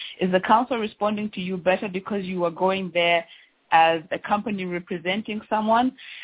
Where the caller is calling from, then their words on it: Germany; and I'm calling from Germany.